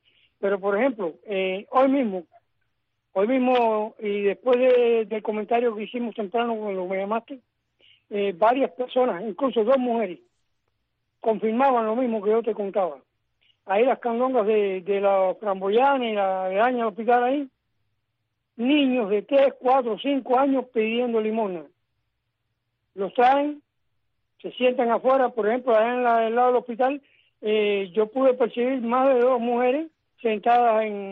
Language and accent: Spanish; Cuba; Es una realidad que como cubano la sufro.